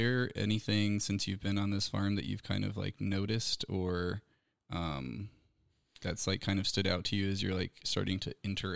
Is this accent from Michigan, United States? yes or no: no; Connecticut, United States; born there; also born or lived in Virginia; now in Pacific Northwest, United States; I was born in Connecticut and then moved to Virginia. So the East Coast is just entirely different than the West Coast.